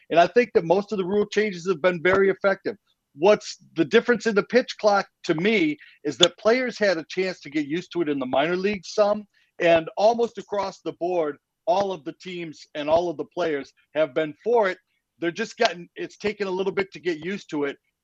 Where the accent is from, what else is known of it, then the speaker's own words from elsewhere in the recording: Detroit, Michigan, United States; the team I get most excited about is watching the Detroit Tigers because I'm from Detroit. I grew up a Tiger fan.